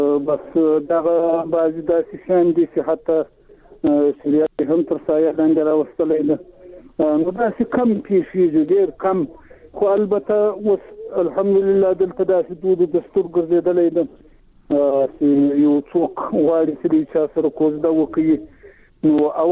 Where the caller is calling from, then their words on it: Zabul, Afghanistan; د زابل چاجي څخه